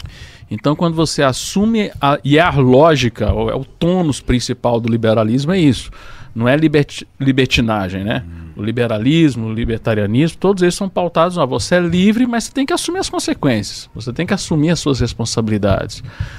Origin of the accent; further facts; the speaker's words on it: Goiás, Brazil; A gente lá no Goiás não combina.